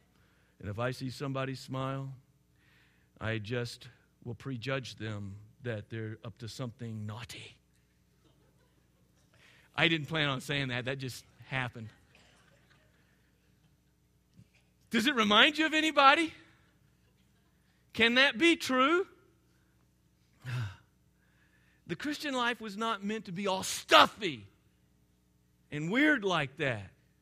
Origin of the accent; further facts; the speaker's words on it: Arkansas, United States; You can tell I'm from Arkansas because it's got two syllables, right?